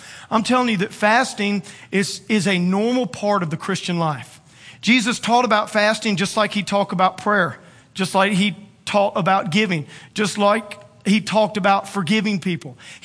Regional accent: Louisiana, United States; You know, I'm from South Louisiana. And have you ever heard of Mardi Gras?

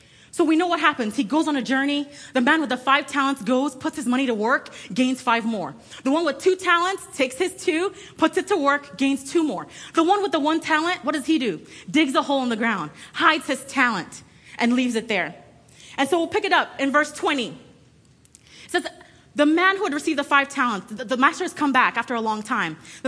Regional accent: Nigeria; moved away; As you all know, I'm from Nigeria, and this really resonates with me because I've seen it happen.

